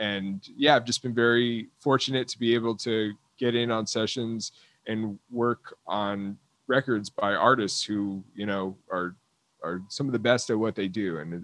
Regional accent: Florida, United States; I grew up in South Florida. Don't hold that against me, Florida.

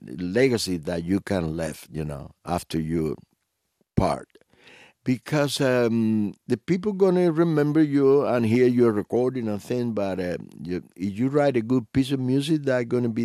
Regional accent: Cuba; They cannot play my music in my home country. Nobody's allowed to even say my name.

